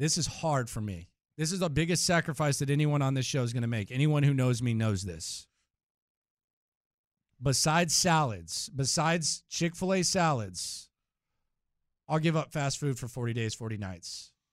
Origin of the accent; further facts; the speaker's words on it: United States; I'm an American.